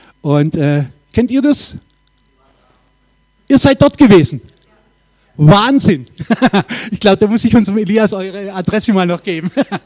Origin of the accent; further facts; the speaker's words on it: Stuttgart, Baden-Württemberg, Germany; Ich komme eigentlich aus Stuttgart-Vaihingen, aber nicht gebürtig, aber aufgewachsen. Und die Liebenzeller in Leinfelden, Leinfelden-Echterdingen, das war sozusagen meine Heimatgemeinde, Heimatgemeinschaft.